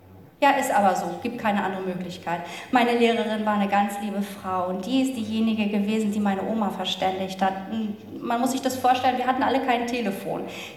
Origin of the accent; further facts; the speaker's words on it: East Germany, Germany; Ich bin in der DDR groß geworden.